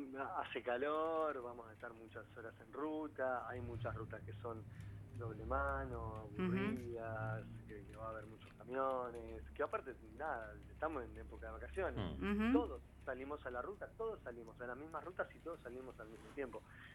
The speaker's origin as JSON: {"language": "Spanish", "town": "Mar del Plata", "region": "Buenos Aires Province", "country": "Argentina", "tie": "born or raised there", "lives_now": "Buenos Aires, Argentina", "said": "yo soy marplatense, viví 20 años en Mar del Plata, hoy vivo ya hace 20, 20 y pico en Buenos Aires, digo, ya me convertí en un porteño, pero digo, mi juventud, mi adolescencia la viví en Mar del Plata"}